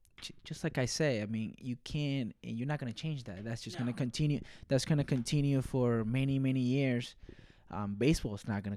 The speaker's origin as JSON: {"language": "English", "country": "Venezuela", "tie": "born or raised there", "said": "I come from, I was born here, but I was raised in Venezuela"}